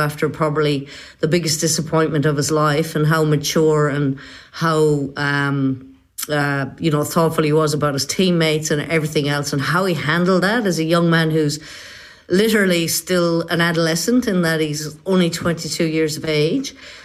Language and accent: English; Ireland; moved away as an adult; now in Australia; I sold the house I grew up in Ireland. I mean, I was in my 40s at the time. And I set in progress the move over here to Australia.